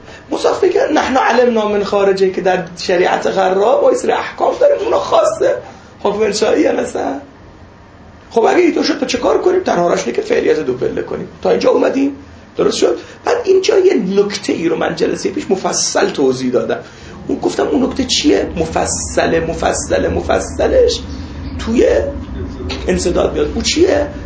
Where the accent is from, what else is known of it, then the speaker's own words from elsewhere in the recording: Khuzestan, Iran; accent: Khuzestani; البته گویش خوزستانی ما به گویش اونجا نزدیکه خیلی. لکن خب من گویش خوزستانیم خیلی قد چیز نیست.